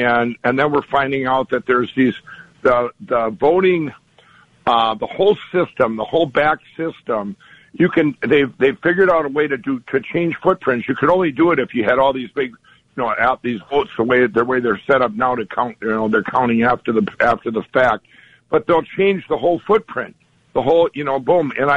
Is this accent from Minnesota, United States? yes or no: yes; Minnesota, United States; look at my home state of Minnesota